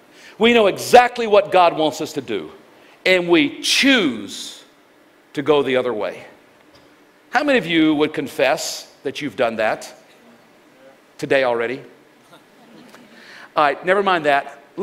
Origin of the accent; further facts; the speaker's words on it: Mississippi, United States; I grew up in Mississippi, and my family, we hunted, we'd quail hunt and duck hunt and dove hunt.